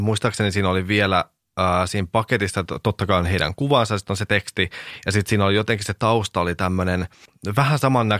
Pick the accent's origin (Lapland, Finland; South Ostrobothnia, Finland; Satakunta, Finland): Satakunta, Finland; Huittinen; mä oon itse myöskin pienet paikkakunnat kotosin. Mä oon Huittisista kotosin